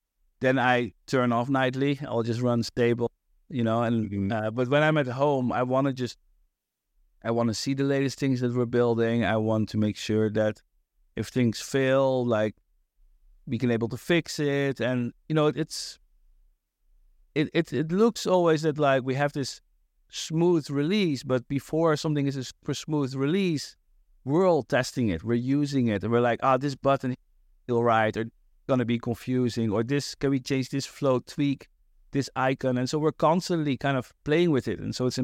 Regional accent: Netherlands; now in Brooklyn, United States; I'm from the Netherlands. I live in Brooklyn.

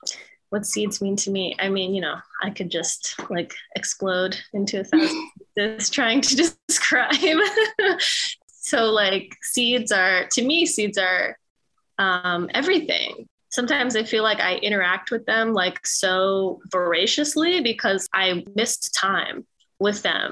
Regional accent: Philadelphia, Pennsylvania, United States; And I was born and raised here in Philly. My dad immigrated to Philly from Ecuador as a child, and my mom's family have been here for some generations, but immigrated here from Ireland a while ago.

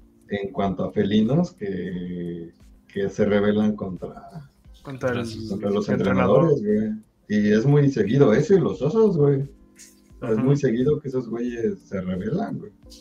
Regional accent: Japan; Siendo japonés, pues sí, es por, sí, leal y honor.

